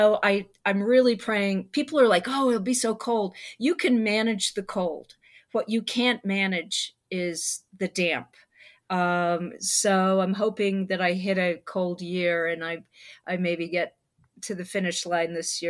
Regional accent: Scotland, United Kingdom; I'm from Scotland originally, as I said, and I've never done any racing in Scotland.

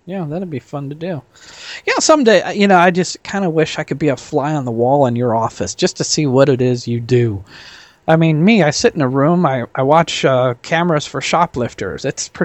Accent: Nebraska, United States; from Nebraska.

